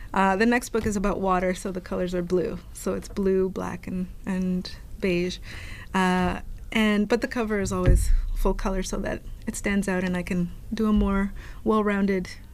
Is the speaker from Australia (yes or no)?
no; Toronto, Ontario, Canada; and I'm from Toronto. And Toronto is a very big city.